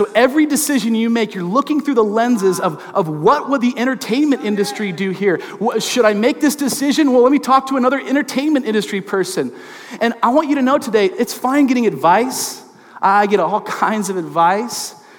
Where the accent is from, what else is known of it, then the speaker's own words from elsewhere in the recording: Seattle, Washington, United States; I grew up in the Seattle area in the great Pacific Northwest